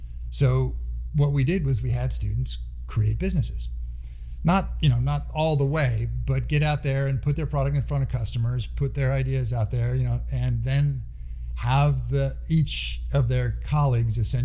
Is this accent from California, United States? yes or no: yes; Palo Alto, California, United States; I grew up in Palo Alto in the 70s